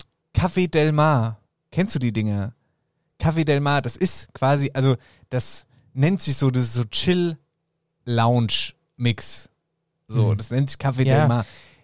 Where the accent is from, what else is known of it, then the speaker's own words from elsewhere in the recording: Tyrol, Austria; Ich komme aus dem Landl Tirol.